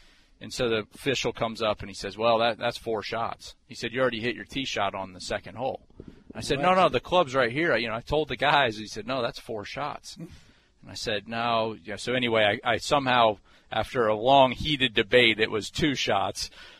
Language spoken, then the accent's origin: English; Columbus, Ohio, United States; Columbus, Ohio.